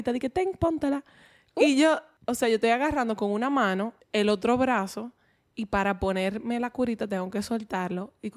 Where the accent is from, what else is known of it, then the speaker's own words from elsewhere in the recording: Santiago, Dominican Republic; Es funny porque yo soy de aquí, de Santiago.